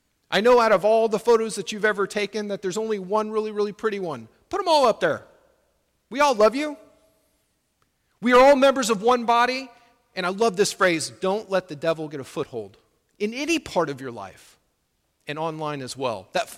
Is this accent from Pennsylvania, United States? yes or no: no; Houston, Texas, United States; I think about the floods down in Houston, my hometown, my friends down there.